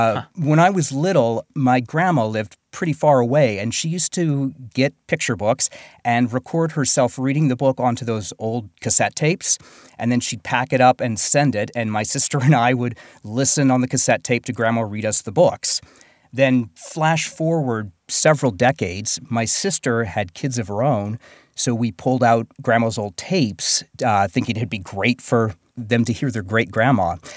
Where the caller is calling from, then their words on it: New York City, New York, United States; I'm calling from New York City, and my company is Read2Me.